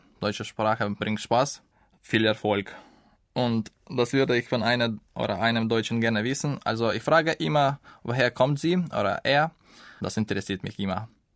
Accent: Zaporizhzhia, Zaporizhzhia Oblast, Ukraine; German is a second language; moved away as an adult; now in Düsseldorf, Germany; Ich komme aus der Ukraine, aus Zaporozhye. Ich bin im Jahr 1987 geboren.

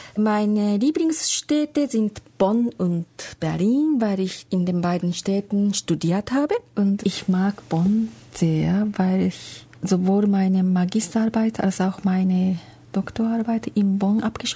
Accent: Tokyo, Japan; German is a second language; Ich komme aus Tokio, zwar aus Japan. Ich bin geboren vor langer, langer Zeit.

